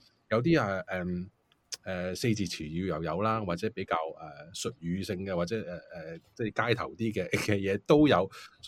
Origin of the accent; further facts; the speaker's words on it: Canada; now in Hong Kong; 虽然我刚才有提过我的母语都算是广东话，但是因为我在加拿大长大，也都即除了在家之外，在外面都是英文多，所以其实就是去到香港之后才学广东话的。